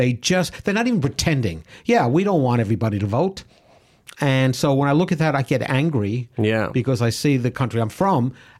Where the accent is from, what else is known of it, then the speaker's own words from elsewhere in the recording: United States; But as an American, I say the mass shootings literally daily.